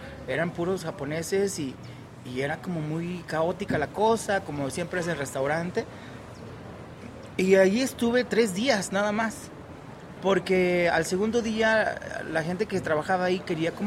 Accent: Mexico; yo como lo mexicano me salió

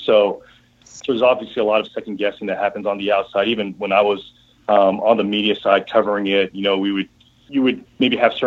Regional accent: Houston, Texas, United States; And, you know, I'm from Houston

